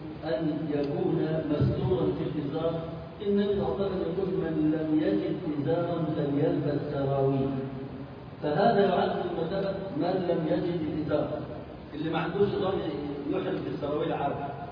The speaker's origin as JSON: {"language": "Arabic", "country": "Egypt", "said": "فلو غطت وجهها زي ما عندنا في مصر يقول لك طرحة أو رشاشة أو كذا لا حرج فيها"}